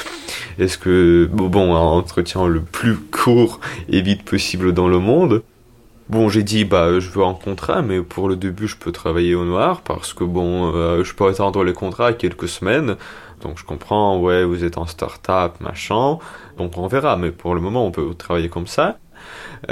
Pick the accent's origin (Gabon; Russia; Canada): Russia; Moscow; French is a second language; moved away as an adult; now in France; J'ai vécu toute ma vie à Moscou, j'ai grandi là-bas, donc même si je fais mon licence là-bas. Je suis parti de Moscou en août 2023.